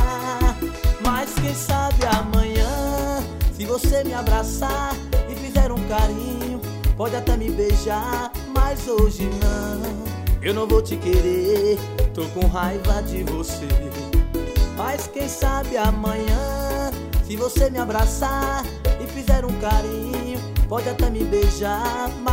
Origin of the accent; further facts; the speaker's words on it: Piritiba, Bahia, Brazil; E essa eu vou oferecer para minha terra natal, Piritiba, Bahia.